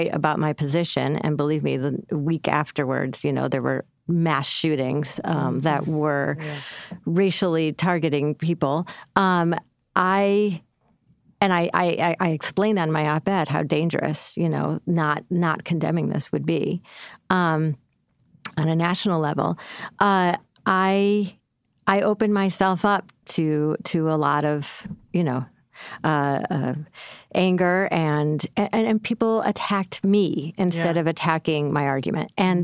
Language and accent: English; Syracuse, New York, United States; I wrote an op-ed for my hometown, Syracuse, New York.